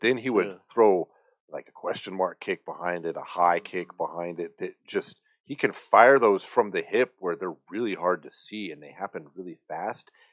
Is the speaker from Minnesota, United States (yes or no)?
no; Colorado Springs, Colorado, United States; She's from my hometown, Colorado Springs.